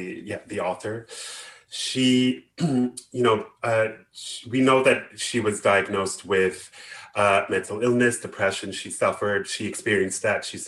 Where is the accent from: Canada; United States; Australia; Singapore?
Canada; Montreal, Quebec; I was born and bred in Montreal. I've grown up with this community